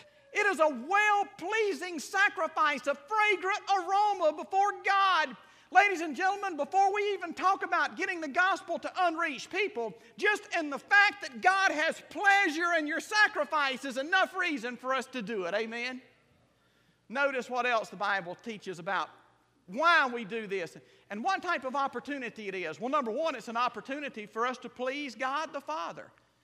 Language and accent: English; United States; I said, my goodness, I'm an American.